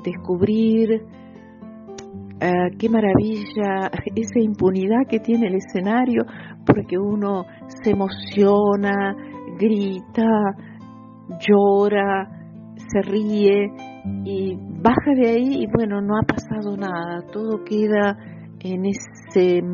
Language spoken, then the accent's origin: Spanish; General Roca, Río Negro, Argentina; moved away; Me vine de Roca hace más de 40 años, me vine en el año 76.